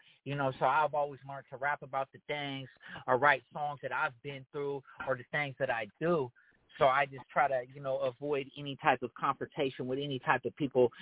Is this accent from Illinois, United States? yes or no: yes; Chicago, Illinois, United States; now in Portland, United States; Man, I'm from Portland, Oregon, originally from Chicago.